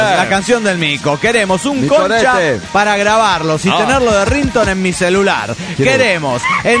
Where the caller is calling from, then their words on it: Morelia, Michoacán, Mexico; de Morelia, Michoacán, México